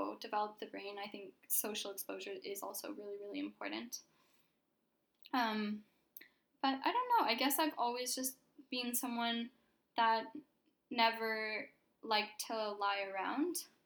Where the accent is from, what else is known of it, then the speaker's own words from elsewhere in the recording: Toronto, Ontario, Canada; also born or lived in Russia / Ottawa, Canada; So I don't really remember Russia all that well, but I grew up in Toronto. I went to Forest Hill Public School, and then I moved to Ottawa when I was, well, for grade 7.